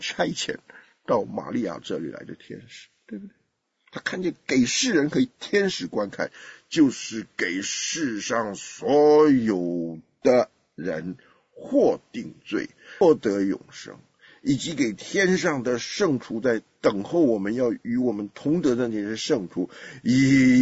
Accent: China; 我们中国人受人家歧视，歧视到今天你信主了，你还为主大发热心

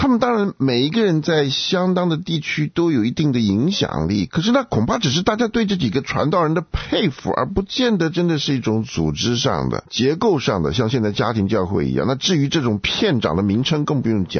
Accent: China; 对，我们中国人真的是不太善于检讨

